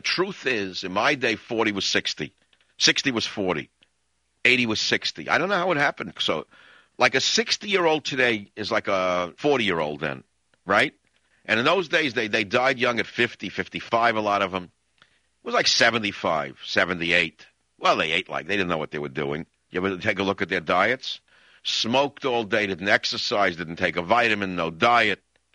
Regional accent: New York, United States

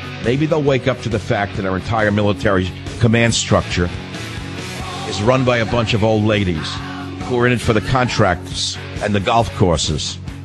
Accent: San Francisco, California, United States; in my hometown of San Francisco on KSFO.

